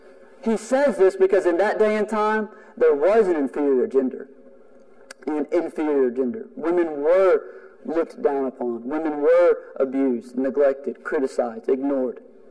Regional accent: Texas, United States; Yes, I'm from East Texas. That's a weird culture.

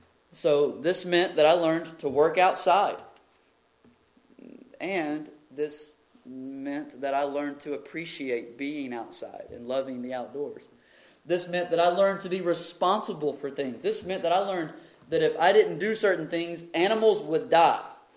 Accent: Texas, United States; accent: East Texas; now in Dallas, United States; But in Dallas, that's different. So you learn to live differently. You learn to act differently. My East Texas accent isn't as strong as it used to be until I go home.

